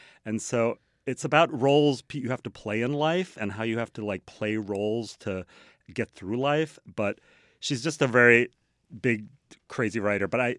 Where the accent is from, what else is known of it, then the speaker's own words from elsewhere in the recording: Midwest, United States; I'm from the Midwest, so I was like, yes.